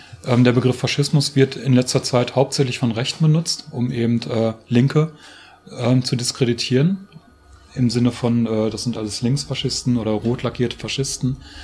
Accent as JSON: {"language": "German", "town": "Münster", "region": "North Rhine-Westphalia", "country": "Germany", "said": "ich bin aus Münster, mache jetzt gerade eine Vortragsreise durch Thüringen."}